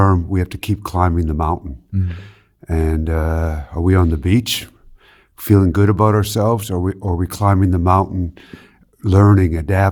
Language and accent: English; Canada; And growing up in Canada, that's what we do. We play hockey.